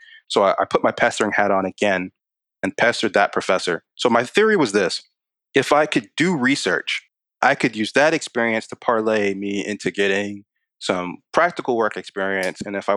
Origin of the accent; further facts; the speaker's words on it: Maryland, United States; I narrowed out Morgan because I grew up in Baltimore County, felt like it was way too close to home.